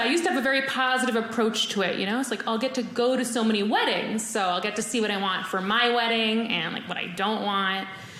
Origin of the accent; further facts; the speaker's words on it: New York City, New York, United States; I'm from New York City. And they catcall a lot in New York.